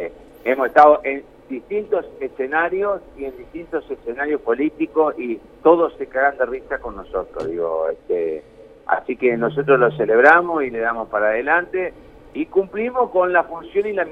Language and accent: Spanish; Buenos Aires, Argentina; yo soy de Buenos Aires